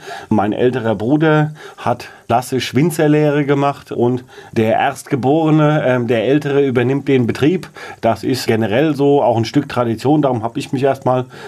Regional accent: Mainz, Rhineland-Palatinate, Germany; Ich wohne im Moment jetzt in Hechtsheim mitten im Ort, aber ich bin im Weingut eben groß geworden, was zu meiner Kindheit noch deutlich außerhalb des Ortes war.

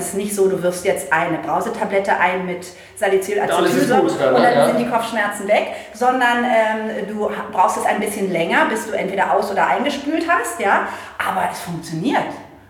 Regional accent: Berlin, Germany; Aber ich bin in Berlin aufgewachsen, auch wenn du jetzt Ernährung ansprichst, mit Currywurst und Pommes.

